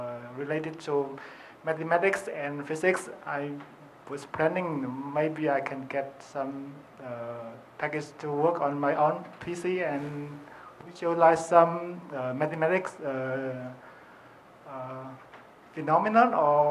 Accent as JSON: {"language": "English", "town": "Shenzhen", "region": "Guangdong", "country": "China", "said": "I'm also from Shenzhen, China."}